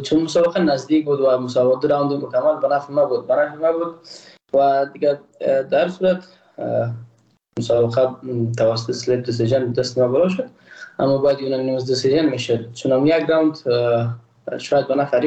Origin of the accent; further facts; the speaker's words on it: Afghanistan; ما یک افغان هستم